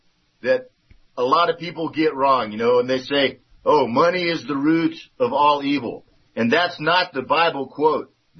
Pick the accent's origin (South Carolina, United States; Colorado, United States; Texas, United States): Texas, United States; like me, you know, growing up in Texas in the South, you know, they have these, mega churches